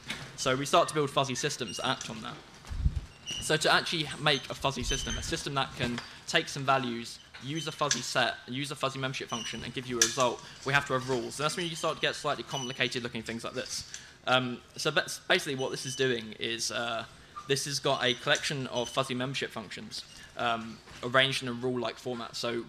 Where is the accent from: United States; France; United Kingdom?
United Kingdom; England; Metric imperial, I'm English.